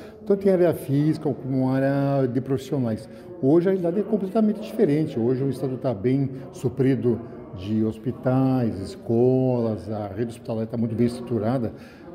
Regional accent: Santa Catarina, Brazil; como catarinense

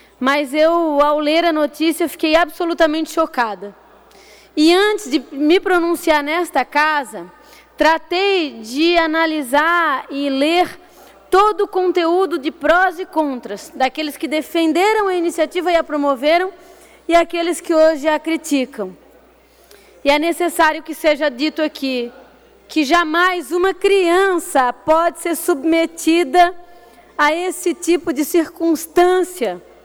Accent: Brazil; Este sim é um ato que merece o nosso repúdio enquanto brasileiros. Eu senti vergonha de ver o meu país

